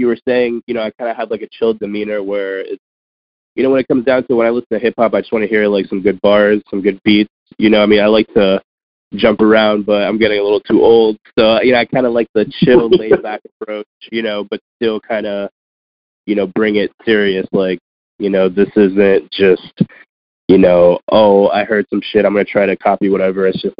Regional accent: Miami, Florida, United States; Obviously, I'm from Miami, but it's not New York

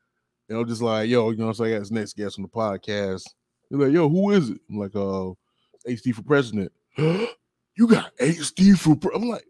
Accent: Florida, United States; No, I definitely feel you because as a kid growing up in the South in the 90s, you know what I'm saying? It was, especially in Florida, it's like a similar situation.

